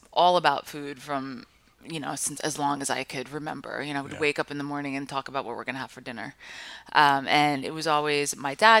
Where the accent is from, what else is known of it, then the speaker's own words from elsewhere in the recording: Five Towns, New York, United States; So I grew up in the Five Towns, which are right, these small little towns right by Kennedy Airport.